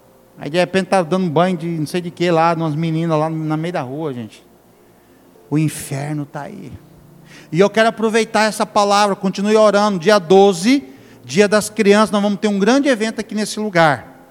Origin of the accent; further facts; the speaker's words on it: Exu, Pernambuco, Brazil; born there; Porque eu nasci numa terra chamada Exu, gente, você acredita? Local de nascimento, Exu.